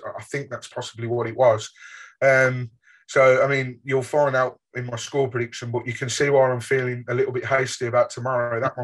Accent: Birmingham, West Midlands, United Kingdom; Obviously, I grew up in Birmingham and so did

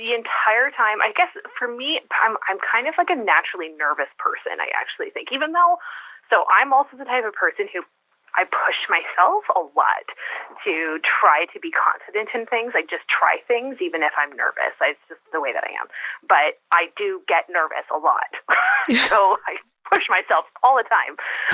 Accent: Canada; And even more amazing for us, because we're Canadian, is that they had a Tim Hortons.

